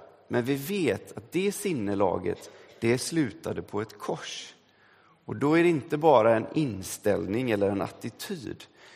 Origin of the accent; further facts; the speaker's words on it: Sweden; first language Swedish; now in England, United Kingdom; Jag är fortfarande svensk men jag befinner mig i ett annat sammanhang. Jag befinner mig i England.